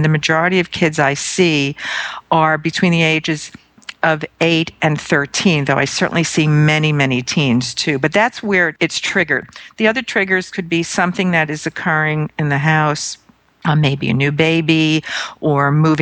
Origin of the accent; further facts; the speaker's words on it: Brooklyn, New York, United States; I'm from Brooklyn, New York, until I graduated from graduate school.